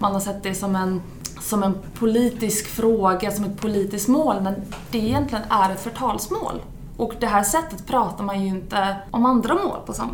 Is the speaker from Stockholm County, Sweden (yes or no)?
yes; Stockholm, Stockholm County, Sweden; now in Gothenburg, Sweden; Ja, jag är ursprungligen från Stockholm men har flyttat till Göteborg för att jobba här.